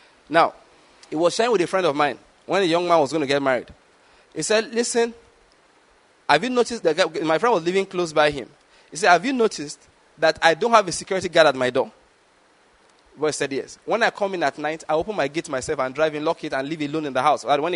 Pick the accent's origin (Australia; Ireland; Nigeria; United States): Nigeria; Listen, I have noticed as a Nigerian that the problem with Nigerians, apart from corruption, is that they are inherently oppressors.